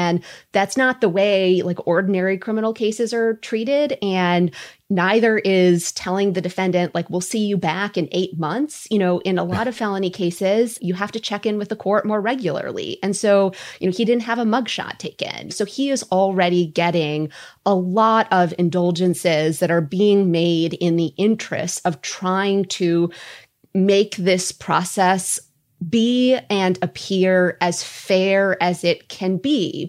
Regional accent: Minnesota, United States; I don't know if that's because I'm Minnesotan or not a TV lawyer

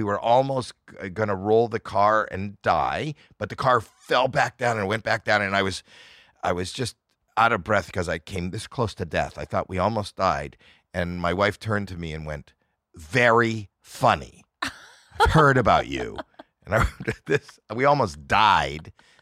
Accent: Toronto, Ontario, Canada; I'm from Toronto, Canada, where it's very cold, not all year, but in the winter.

